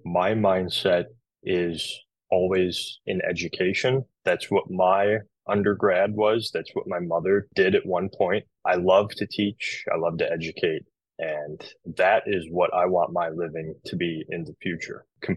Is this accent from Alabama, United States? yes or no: no; Huron, Ohio, United States; also born or lived in Columbus, Ohio; I did an undergrad in music education at Ohio State, and I'm from Northern Ohio, Huron, Ohio, which is near Sandusky.